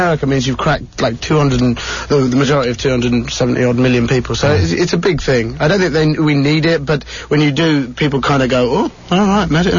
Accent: Florida, United States; I told you I'm from Florida.

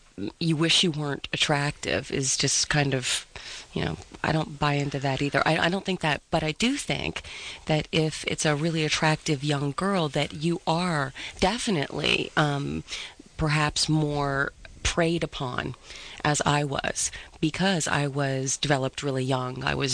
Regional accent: Steubenville, Ohio, United States; growing up in Steubenville and sort of a small-town girl

